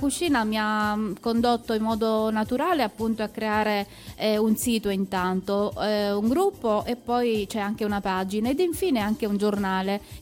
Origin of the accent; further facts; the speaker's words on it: Caltagirone, Sicily, Italy; come ha detto Franco, ho 52 anni e sono di Caltagirone naturalmente.